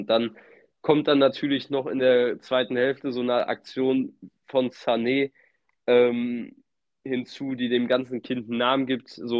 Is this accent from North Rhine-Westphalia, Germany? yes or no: yes; Cologne, North Rhine-Westphalia, Germany; klar sage ich das jetzt als Kölner